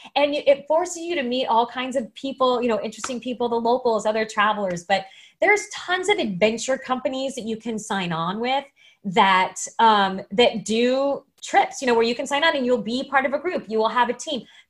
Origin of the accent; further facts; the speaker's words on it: Phoenix, Arizona, United States; I grew up in Arizona. I didn't have this in Phoenix.